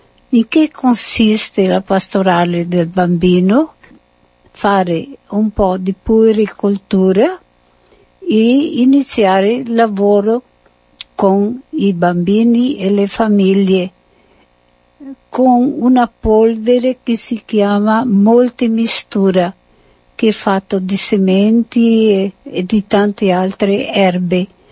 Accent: Treviso, Veneto, Italy; now in Brazil; sono di Treviso, sono 60 anni che sono in missione in Brasile.

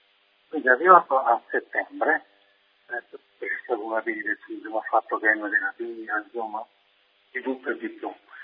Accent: Benevento, Campania, Italy; io sono di Benevento proprio, della Campania, Benevento città.

